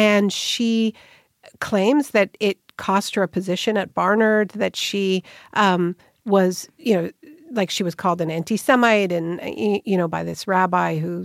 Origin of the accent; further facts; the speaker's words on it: Canada; I grew up in Canada